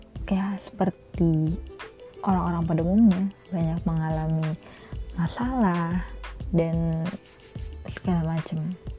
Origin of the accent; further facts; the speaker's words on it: Cirebon, West Java, Indonesia; Jadi aku tuh lahir di Cirebon Timur. Kemudian ya aku besar di sana juga. Aku SD SMP di sana.